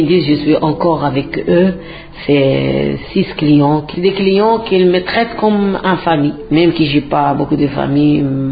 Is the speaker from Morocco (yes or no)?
yes; Morocco; French is a second language; moved away as an adult; now in France; Je suis une dame sans papier. Je venais de Maroc avec un contrat de travail en Italie.